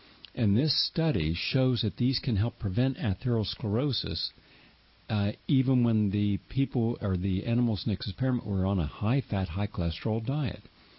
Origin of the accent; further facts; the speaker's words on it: West Virginia, United States; From my home state of West Virginia, down in Bluefield, we have a station carrying us